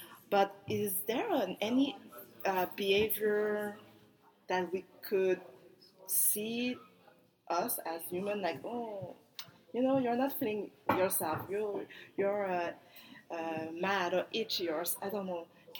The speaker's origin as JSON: {"language": "English", "country": "Canada", "said": "Yeah, like I'm Canadian, but from a Asian heritage"}